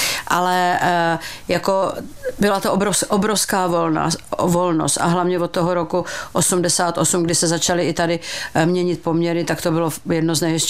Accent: Brandýs nad Orlicí, Pardubice Region, Czechia; Já jsem původně z Královéhradeckého kraje, protože to kdysi tak bylo. A jsem samozřejmě z Brandýsa nad Orlicí, ano.

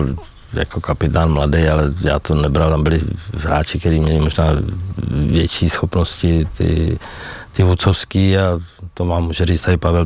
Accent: Nymburk, Central Bohemian Region, Czechia; also born or lived in Městec Králové; Tak v Městci Králové jsem se narodil, protože v Nymburce podle mě bylo plno v porodnici

